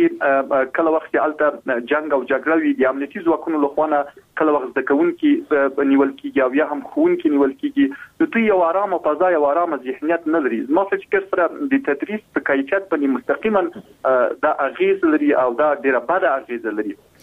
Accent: Logar, Afghanistan; موږ د خپل د لوګر ولایت یم

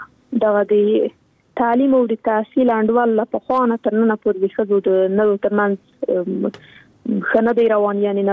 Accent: Afghanistan; born or raised there

